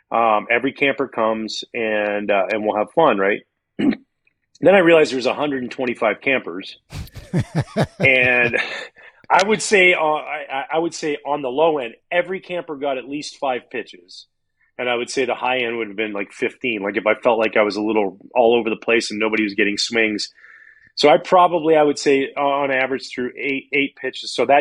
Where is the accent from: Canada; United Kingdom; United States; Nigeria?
Canada; Like, growing up in Canada, ketchup on scrambled eggs, ketchup on mac and cheese.